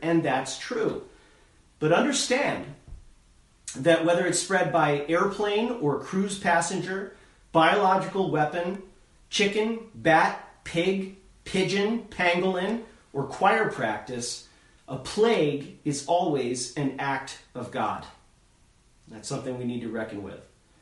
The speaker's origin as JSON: {"language": "English", "region": "New York", "country": "United States", "said": "And I can say that because I'm from New York."}